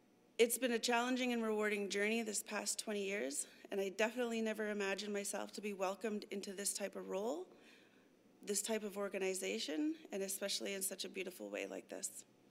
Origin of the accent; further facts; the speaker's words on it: Sioux Valley Dakota Nation, Manitoba, Canada; So I grew up in Weipazokawakapa, also known as Sioux Valley Dakota Nation in southwestern Manitoba, within a family committed to our traditions and disrupting the intergenerational cycles.